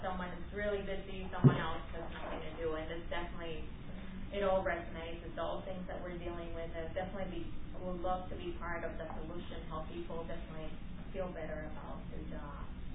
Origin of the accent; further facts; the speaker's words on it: Honduras; moved away as an adult; I am from Honduras, and I came here to get my undergrad degree.